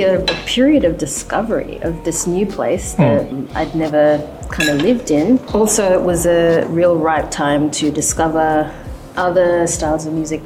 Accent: Papua New Guinea; Things, people of color, but also more specifically as a Papua New Guinean who was so surprised that not many people know much in this country about their closest neighbor.

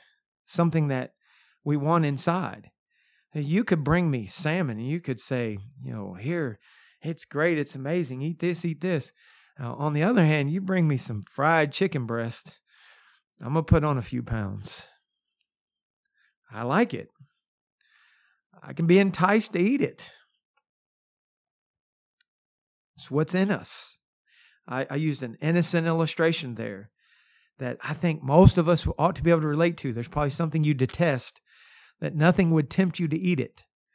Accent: United States; It has a lot to do with I grew up on the Ohio River, and the pollution in that river during my youth was terrible.

